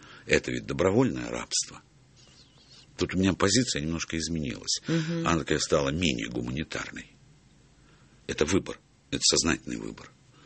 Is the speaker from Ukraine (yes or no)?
yes; Odesa, Odesa Oblast, Ukraine; accent: Odesa; я приехал из Одессы. И есть вот тут вот, где верхняя губа, там есть такая уздечка, знаете? Оказывается, ее надо иссекать. А она у меня была такая немножко приросшая, плюс слегка одесский акцент.